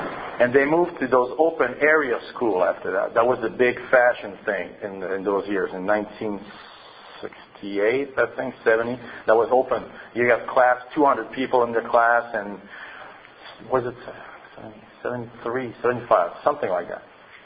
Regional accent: Montreal, Quebec, Canada; English is a second language; I'm from Montreal. I'm from east side. I'm from Ville d'Anjou.

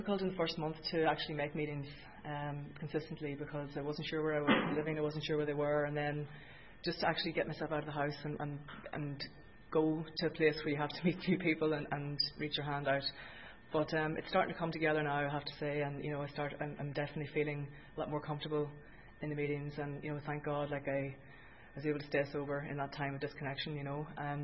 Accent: Ireland; I'm obviously Irish, and, you know, I come from a good family.

